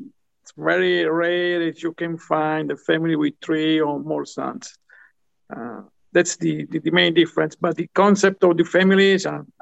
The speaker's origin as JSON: {"language": "English", "town": "Rome", "region": "Lazio", "country": "Italy", "tie": "born or raised there", "also_born_or_lived": "Naples", "second_language": "English", "moved": "as an adult", "lives_now": "Oklahoma, United States", "said": "I'm from Italy and I was born in Naples. I lived 20 years in Rome. And the past year, I moved to Oklahoma."}